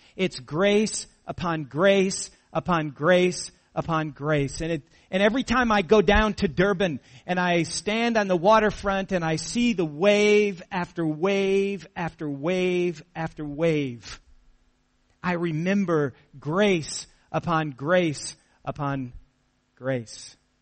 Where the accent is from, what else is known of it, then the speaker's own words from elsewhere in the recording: United States; accent: American; I know you can barely tell that I have an American accent normally, but maybe now it will kind of become a little obvious.